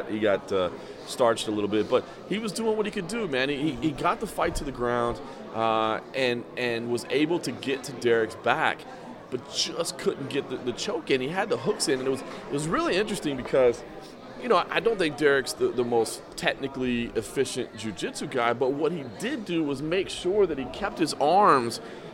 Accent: Texas, United States; you know, as a Texan

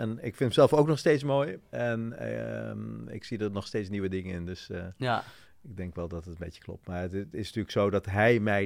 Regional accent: Oegstgeest, South Holland, Netherlands; also born or lived in Amsterdam; Nou, ik ben in Amsterdam geboren en na een week, toen ik een week bestond, zijn mijn toenmalige ouders, die waren toen nog samen, bedoel ik eigenlijk, naar Oegstgeest verhuisd.

